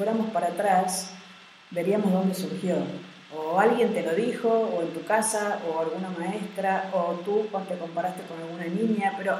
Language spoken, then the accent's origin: Spanish; Argentina; Yo soy argentina.